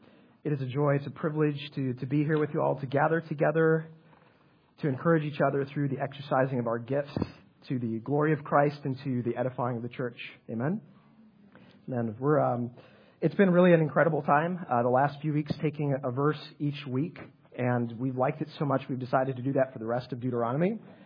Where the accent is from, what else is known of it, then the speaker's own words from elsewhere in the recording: Chicago, Illinois, United States; Growing up, I grew up in Chicago.